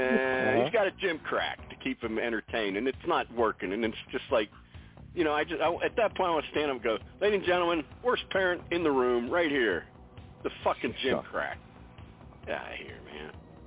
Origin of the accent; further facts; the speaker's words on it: Pennsylvania, United States; I said, hey, Padre, you know, Paisan from Western PA.